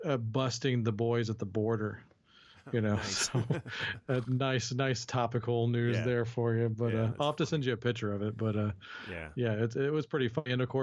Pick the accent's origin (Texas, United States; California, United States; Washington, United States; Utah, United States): Texas, United States; I'm from the Dallas-Fort Worth area in Texas.